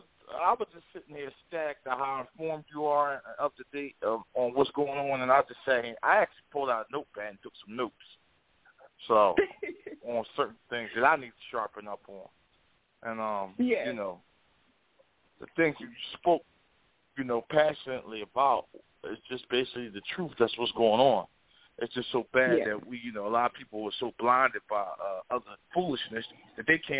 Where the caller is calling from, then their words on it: Philadelphia, Pennsylvania, United States; I'm calling from Philadelphia, PA.